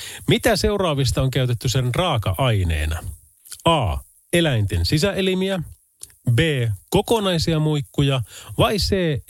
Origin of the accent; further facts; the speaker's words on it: North Ostrobothnia, Finland; se on vähän niin kuin rössöputut meillä Pohjois-Pohjanmaalla